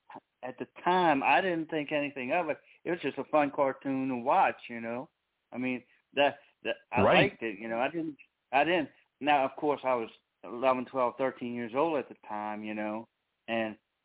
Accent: Plaquemine, Louisiana, United States; My name, I am from Louisiana

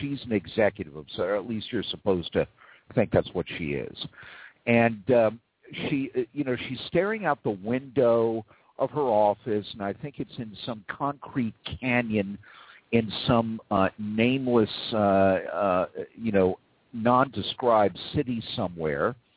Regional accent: New York City, New York, United States; and I grew up in Manhattan. I grew up in New York City. And the streets were getting mean.

